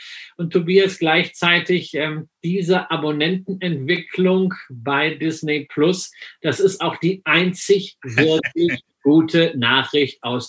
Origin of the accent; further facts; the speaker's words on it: West Germany, Germany; weil ich bin ja im Westen groß geworden.